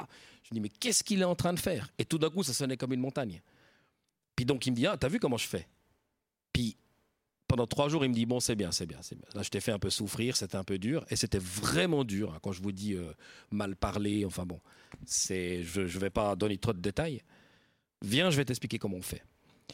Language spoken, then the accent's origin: French; Lausanne, Vaud, Switzerland; Bon, je viens de Lausanne, quoi. Faut pas oublier, je viens pas de Paris.